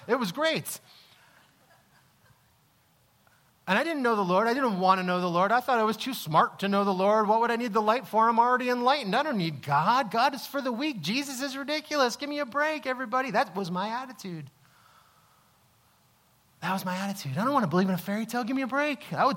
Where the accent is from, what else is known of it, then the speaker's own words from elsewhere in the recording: Connecticut, United States; So like I said, I'm from Connecticut, born and raised, the other side of the country. It's like 42 hours drive from here.